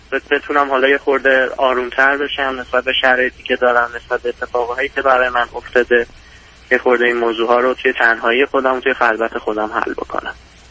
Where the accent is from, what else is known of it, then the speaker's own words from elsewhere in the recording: Iran; moved away as an adult; now in United States; از 2 سال پیش به این ور من حالا با یه شخصی، یعنی کسی که باهاش دوست بودم، از ایران مهاجرت کردم و در حال حاضر الان توی آمریکا